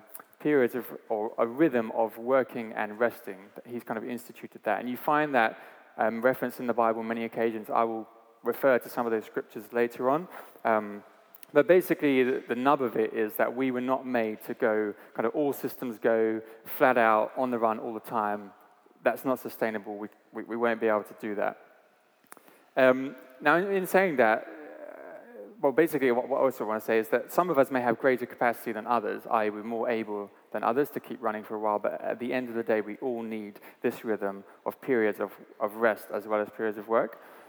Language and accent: English; Brighton, South East England, United Kingdom; I grew up in Brighton.